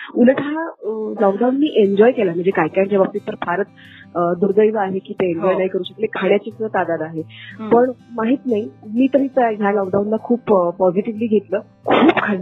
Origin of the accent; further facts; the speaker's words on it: Satara, Maharashtra, India; now in Mumbai, India; तर मी म्हटलं की बेस्ट प्लेस इज माय गाव. तो मी गावाला गेले, माझ्या साताऱ्याचं थोडं म्हणून माझं गाव आहे, तिकडे गेले.